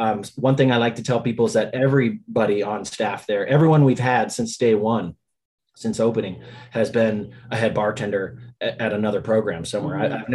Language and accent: English; Riverside, California, United States; also born or lived in Torrance / Long Beach; Originally, yeah. I was born in Torrance. When I was five, my family moved from Long Beach to Riverside, and that's where I grew up.